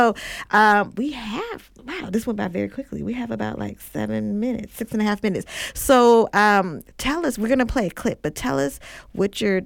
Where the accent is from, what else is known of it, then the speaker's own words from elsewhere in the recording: Oakland, California, United States; Of course, now I'm from Oakland, so when are we getting the Oakland screening, Karen?